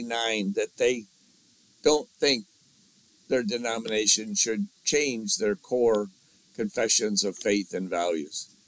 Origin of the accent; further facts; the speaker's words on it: Illinois, United States; And he was surprised when I said I was from Illinois.